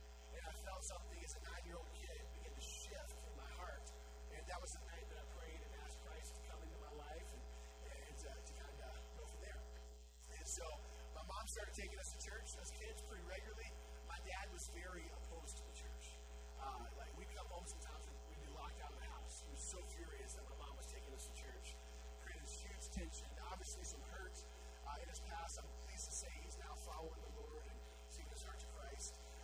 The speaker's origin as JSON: {"language": "English", "region": "South Carolina", "country": "United States", "tie": "born or raised there", "said": "As you said … I grew up in South Carolina. Any other Southerners?"}